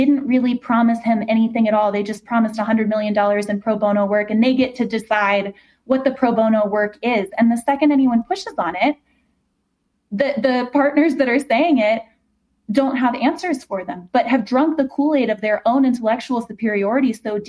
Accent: Ohio, United States; I grew up in Ohio. I went to Ohio State and then I went to Harvard Law School.

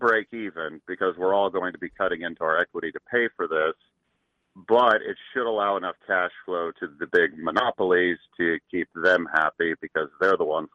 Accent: Nebraska, United States; Hey, it is … from Nebraska.

